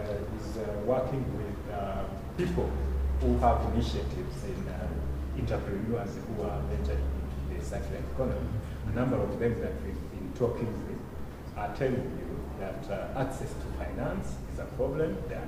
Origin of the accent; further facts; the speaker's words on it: Rwanda; I'm a journalist from Rwanda.